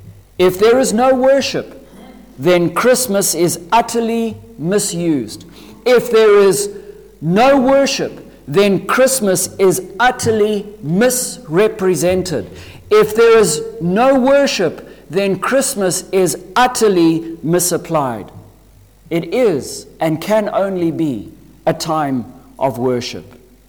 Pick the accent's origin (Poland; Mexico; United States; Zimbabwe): Zimbabwe; When I was growing up in Zimbabwe